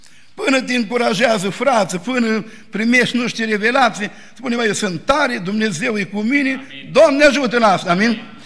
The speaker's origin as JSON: {"language": "Romanian", "region": "Bucovina", "country": "Romania", "said": "Noi suntem bucovineni, de-aia mai conservatori."}